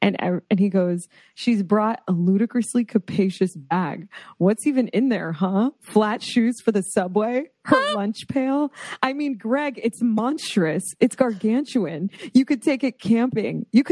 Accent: Florida, United States; And also just growing up in South Florida, like there's so many like

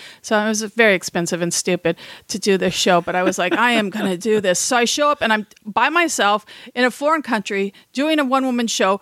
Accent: Hollywood, California, United States; And because I grew up in Hollywood, like getting past like a lone security guard into a room is like, oh, it's so exclusive.

